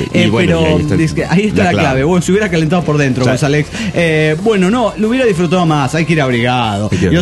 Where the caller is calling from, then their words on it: La Paz, Bolivia; de La Paz, Bolivia.